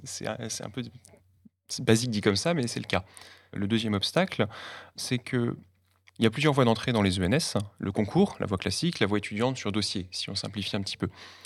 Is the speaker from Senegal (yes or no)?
no; Arbois, Bourgogne-Franche-Comté, France; moi, je suis originaire du Jura, à Arbois, donc une petite ville de 3000 habitants qui est connue pour le vin, première AOC en 1936, et pour Louis Pasteur, parce que c'est la maison natale de Louis Pasteur